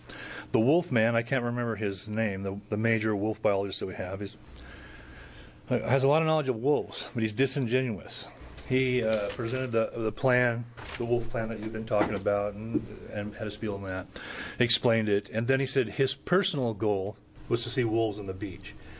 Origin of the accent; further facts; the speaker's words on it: Lebanon, Oregon, United States; I'm from Lebanon, Oregon. I've lived here for 57 years. I was born here. I'm only a second-generation Oregonian, but I'm proud of that fact, too.